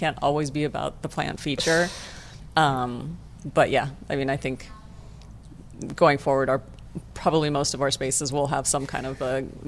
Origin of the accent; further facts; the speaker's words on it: Montana, United States; I mean, I come from Montana. I was always surrounded by nature and a gardener, you know, my mother.